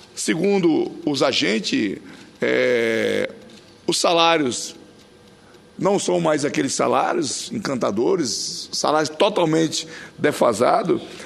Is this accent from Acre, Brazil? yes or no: yes; Acre, Brazil; Eu sou do Acre, um estado que faz fronteira com o Peru e a Bolívia